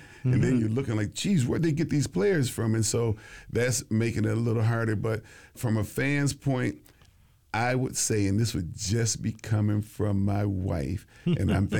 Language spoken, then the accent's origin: English; Jackson, Mississippi, United States; It's a rivalry because I'm from Jackson.